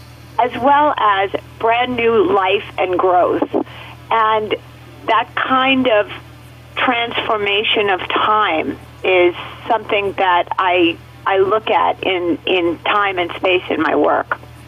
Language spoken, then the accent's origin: English; New York City, New York, United States; I grew up in New York City. We didn't have flowers every season. I never saw a tomato on a vine.